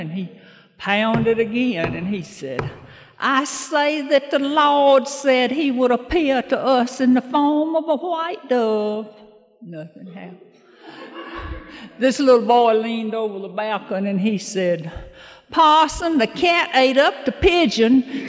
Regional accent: Alabama, United States; And I'm from Alabama. I saw we had a good representation from Alabama here tonight.

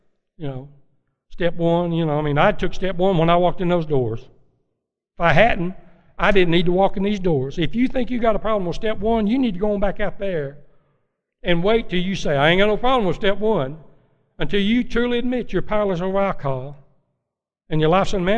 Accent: Tennessee, United States; Because I was raised in Jackson County, Tennessee, where we had a house and board and battens.

